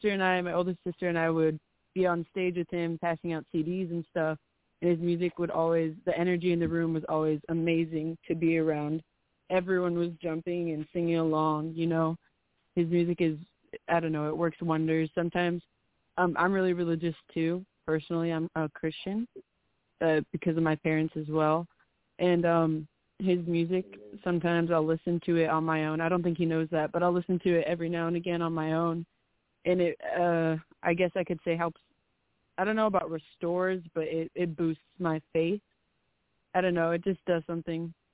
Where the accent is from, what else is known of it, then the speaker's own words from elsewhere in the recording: Maywood, California, United States; I'm from Maywood, California.